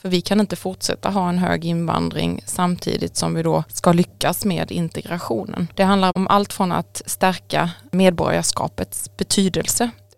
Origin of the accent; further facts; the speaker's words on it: Kristianstad, Skåne, Sweden; Jo, jag är ju Skånetjej från Kristianstad närmare bestämt.